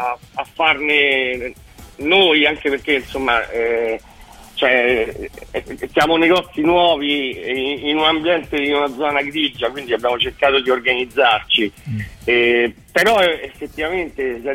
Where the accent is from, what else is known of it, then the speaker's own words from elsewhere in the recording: Rome, Lazio, Italy; Ma io so di Prima Valle, però è considerata Prima Valle, Roma Nord.